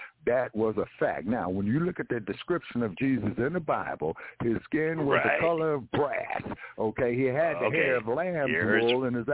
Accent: Los Angeles, California, United States; I grew up in Los Angeles, man.

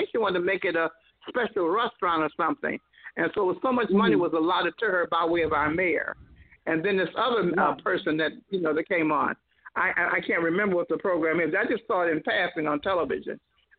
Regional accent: Detroit, Michigan, United States; I'm right here from the city of Detroit.

